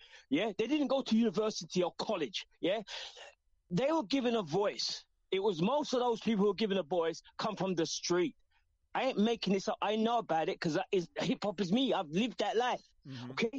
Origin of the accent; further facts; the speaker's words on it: London, United Kingdom; And then I grew up in East London. Most of the groups who got into hip hop came from East London.